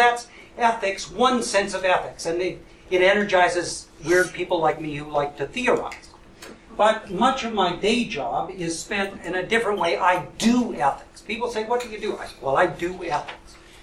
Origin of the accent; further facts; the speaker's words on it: Winnipeg, Manitoba, Canada; I'm from Winnipeg.